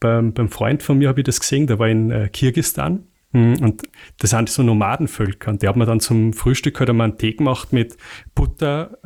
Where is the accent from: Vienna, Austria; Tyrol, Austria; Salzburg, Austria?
Salzburg, Austria; also bei uns, ich komme aus dem Pinzgau, da sagt man, hilft's nichts, schadet's nichts.